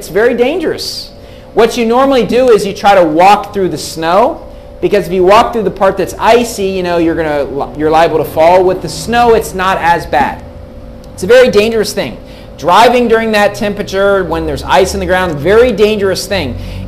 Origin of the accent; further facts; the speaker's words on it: West Virginia, United States; also born or lived in Pennsylvania, United States; Now, I grew up in West Virginia in the United States, and during the wintertime, you have a lot of snow.